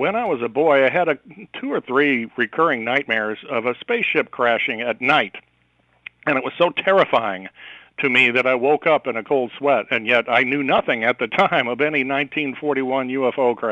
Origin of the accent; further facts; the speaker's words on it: Cape Girardeau, Missouri, United States; I'm from Cape Girardeau. I was born and raised there and went to school and even college at Southeast Missouri State University in Cape Girardeau.